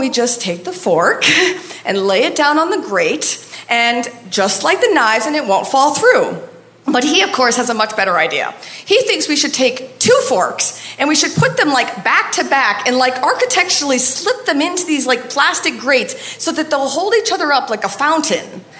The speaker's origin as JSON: {"language": "English", "region": "Maine", "country": "United States", "said": "his family from Iran and how I'm from Maine and how we just love architecture."}